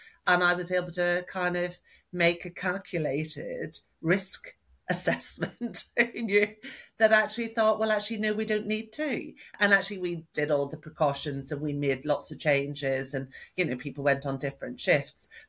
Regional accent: Northern Ireland, United Kingdom; growing up in Northern Ireland and all the things that happened around then and during that time.

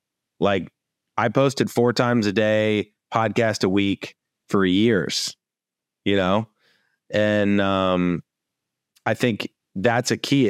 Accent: St. Louis, Missouri, United States; now in Los Angeles, United States; I'm from St. Louis originally. I'm in LA now.

